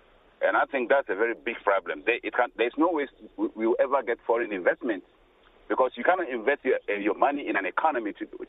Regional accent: Ghana; I'm from Ghana.

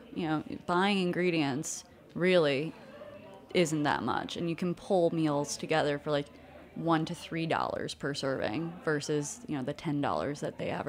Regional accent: Brooklyn, New York, United States; I'm from Brooklyn. I don't even have a permit.

